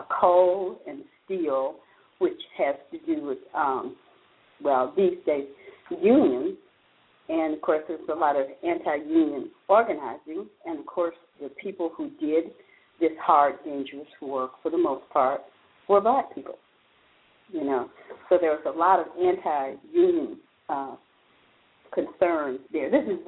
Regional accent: Alabama, United States; moved away as an adult; I moved away from Alabama soon after school and lived away and had my career. Most of my life has been outside of Alabama.

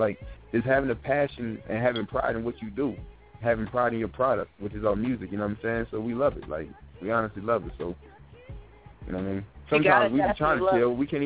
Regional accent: New York, United States; I'm coming from New York

